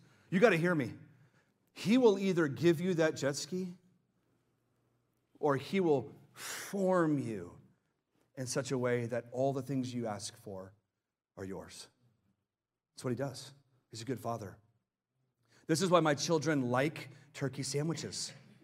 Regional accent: Richardson, Texas, United States; Like, I'm from Richardson. There's no water in Richardson.

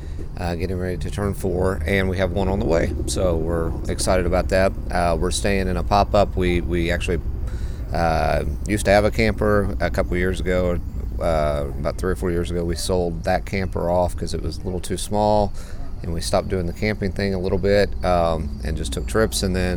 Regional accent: Edinburgh, Indiana, United States; we're from Edinburgh, Indiana.

